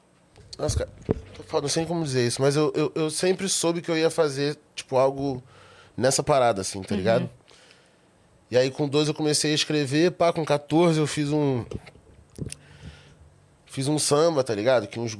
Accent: Rio de Janeiro, Brazil; Sou do Rio.

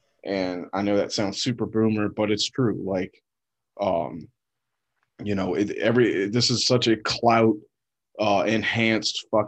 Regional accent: the South, United States; But for me, growing up in the South, you know, they make from very young

